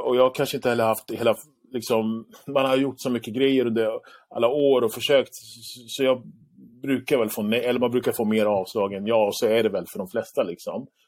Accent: Lebanon; jag kommer från Libanon, Mellanöstern

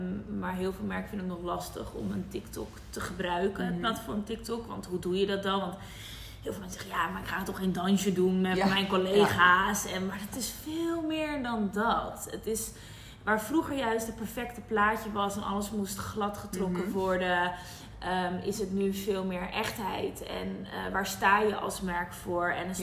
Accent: Amsterdam, North Holland, Netherlands; Ik kom dus uit Amsterdam.

